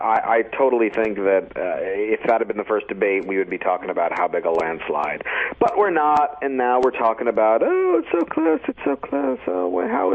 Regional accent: the South, United States; I blame it on the Midwest and the South. Fuck them. And I say that as a Southerner.

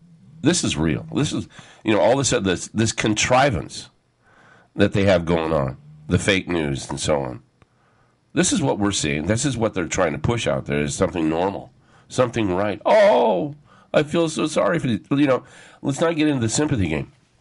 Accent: California, United States; Last time I checked, I'm a Californian, and we've always been mixed together.

